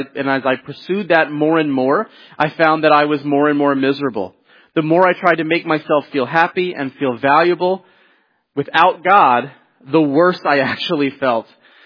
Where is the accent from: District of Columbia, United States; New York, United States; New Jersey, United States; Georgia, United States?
District of Columbia, United States; Washington; And I was raised in the Washington, D.C. area to a mixed marriage household, one Jewish parent, one non-Jewish parent.